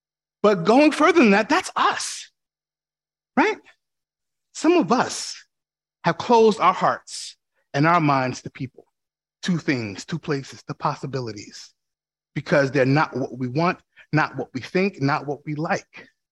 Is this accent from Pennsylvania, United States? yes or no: no; New York, United States; Listen, you know me. I'm from New York. I'm a straight talker.